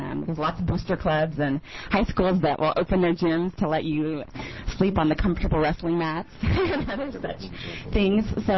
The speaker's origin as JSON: {"language": "English", "town": "Portland", "region": "Oregon", "country": "United States", "said": "I'm from Portland on behalf of Hood to Coast today."}